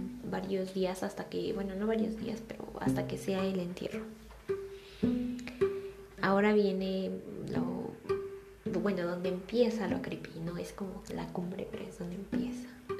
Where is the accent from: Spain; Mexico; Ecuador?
Mexico; Tal vez porque soy mexicana y no me resulta tan, no lo sé, tan extravagante.